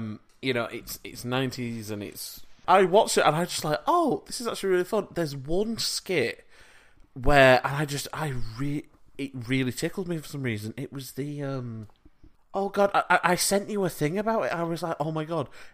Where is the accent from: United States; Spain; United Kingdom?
United Kingdom; as a Brit